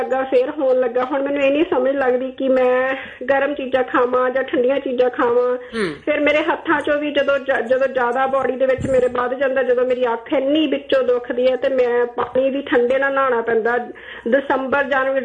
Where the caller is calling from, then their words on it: Vancouver, British Columbia, Canada; ਮੈਂ ਕੈਨੇਡਾ ਤੋਂ ਫੋਨ ਕਰਦੀ ਹਾਂ ਤੇ ਮੈਂ ਭੈਣ ਜੀ ਫੋਨ ਕਰਦੀ ਸੀਗੀ ਆਪਾਂ ਦੇਖ ਲੋ ਇੱਥੇ ਵੀ ਕੈਨੇਡਾ ਚ ਬੈਠ ਕੇ ਵੀ ਵੈਨਕੂਵਰ ਤੁਹਾਡਾ ਪ੍ਰੋਗਰਾਮ ਸੁਣਦੇ ਹਾਂ